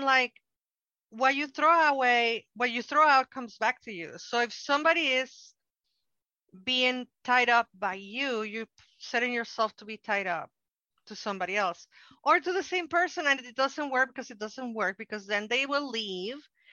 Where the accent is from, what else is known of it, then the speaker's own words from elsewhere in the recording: Mexico; I'm from Mexico, so I'm going to speak about how I see it in Mexico.